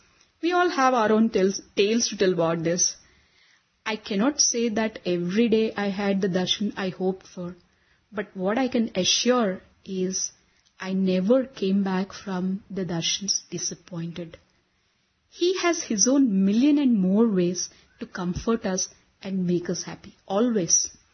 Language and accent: English; Bangalore, Karnataka, India; from Bangalore.